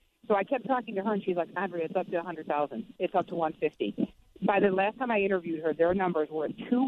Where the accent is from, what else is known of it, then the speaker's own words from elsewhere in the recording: Chicago, Illinois, United States; there's a part of me being a Chicagoan and a reporter